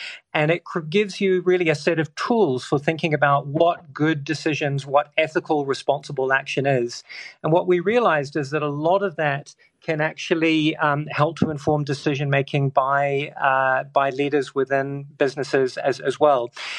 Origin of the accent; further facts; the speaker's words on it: New Zealand; moved away as an adult; now in Oxford, United Kingdom; I grew up in New Zealand, came to study in Oxford, did my PhD on the ethics of war, and then ended up staying in Oxford really for 20 years